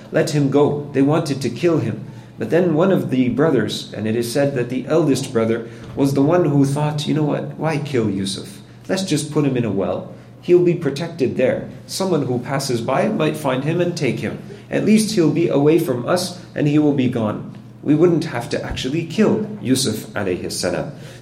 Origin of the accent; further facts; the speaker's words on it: Canada; accent: Canadian; I'm half Pakistani, so I'm allowed to do that, right? Just because I speak with a Canadian accent doesn't mean that, you know, I have no outside sources of culture.